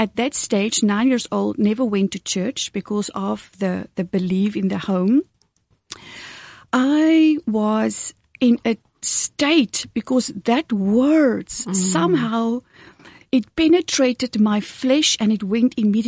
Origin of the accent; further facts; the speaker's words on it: Coles River, South Africa; first language Afrikaans; English is a second language; when I was growing up in Coles River on a farm, in a normal Afrikaans family with siblings and parents in the house.